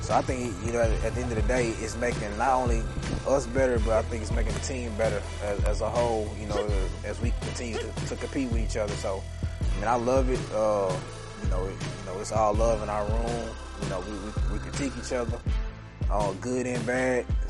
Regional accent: Missouri City, Texas, United States; I'm from Missouri City, Texas, and I play running back.

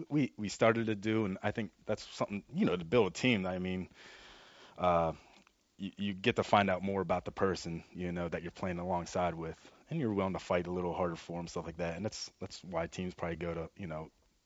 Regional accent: Pennsylvania, United States; I'm from Pennsylvania, so I had to, you know

